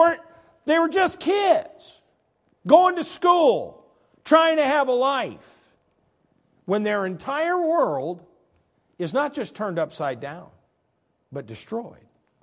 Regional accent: United States; and I, being born and raised in America, have no concept of what it's like to live in a land that is torn up by war.

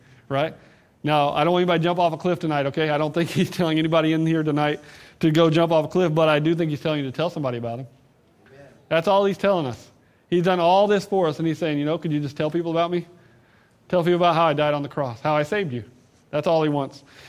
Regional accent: Georgia, United States; I know that sounds simple, but I'm from Georgia, so you'll have to excuse me.

